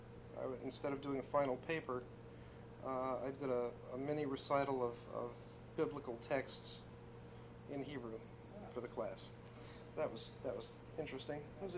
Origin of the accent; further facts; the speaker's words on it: Brighton, New York, United States; I grew up in the Brighton school systems, which Brighton is a suburb of Rochester.